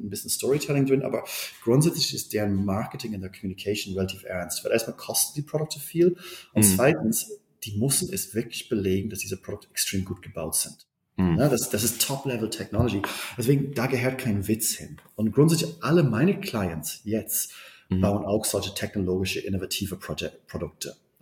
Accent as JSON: {"language": "German", "region": "Berlin", "country": "Germany", "said": "Ich bin Berliner"}